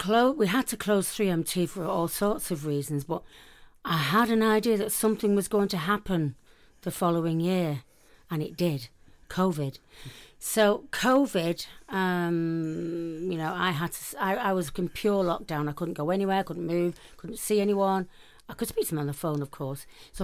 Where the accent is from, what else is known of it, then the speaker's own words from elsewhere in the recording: Clayton, Yorkshire and the Humber, United Kingdom; born there; Yeah, I was born in Clayton, yeah. It's now not called Clayton. It's always been confused with Bradford